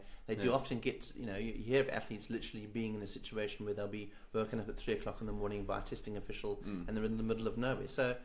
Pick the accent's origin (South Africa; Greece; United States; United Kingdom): South Africa; I mean, as a South African